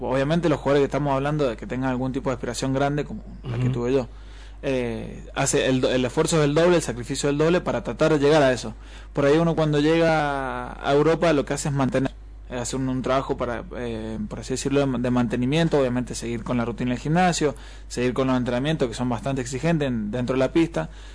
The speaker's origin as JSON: {"language": "Spanish", "region": "Mendoza", "country": "Argentina", "said": "9 son sanjuaninos, soy el único mendocino."}